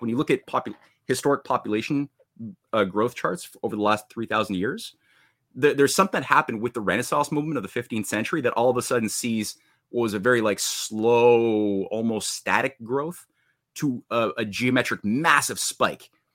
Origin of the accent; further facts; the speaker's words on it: Canada; born there; I was in Canada. I was born in Canada.